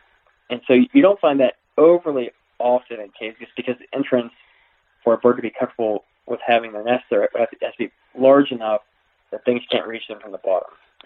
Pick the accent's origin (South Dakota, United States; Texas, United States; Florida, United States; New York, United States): South Dakota, United States; And then Jewel Cave, which is, you know, kind of my hometown cave here in the Black Hills.